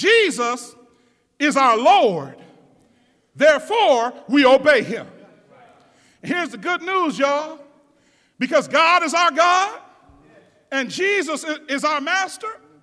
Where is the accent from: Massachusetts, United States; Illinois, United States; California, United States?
California, United States; San Francisco; Yeah, I'm from San Francisco, but I don't swing that way, y'all. I'm sorry. I'm from the hood, all right?